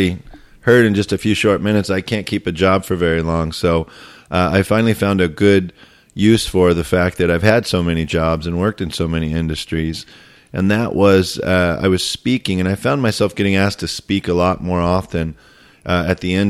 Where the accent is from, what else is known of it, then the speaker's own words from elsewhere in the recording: California, United States; with all due respect to my home state, I would say that we are not one of the most advanced states in terms of coordinating care